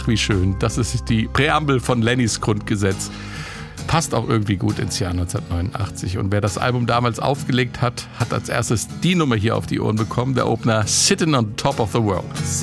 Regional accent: Hesse, Germany; würde man in meiner Heimat Hessen sagen.

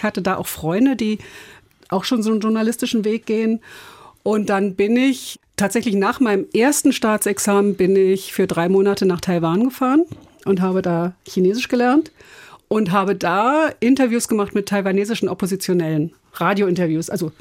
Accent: Berlin, Germany; born there; Ich bin gebürtige Berlinerin, genau.

